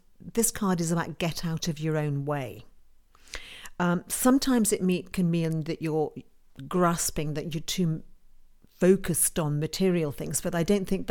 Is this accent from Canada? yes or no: no; United Kingdom; I have to say, as a Brit, I've just done the standard British thing when you get wound up.